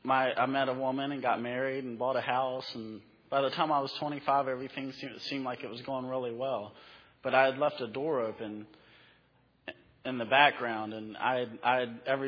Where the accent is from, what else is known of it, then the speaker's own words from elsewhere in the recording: Fredericksburg, United States; I'm from Fredericksburg. I actually grew up about 3 miles from where we're opening the farm at.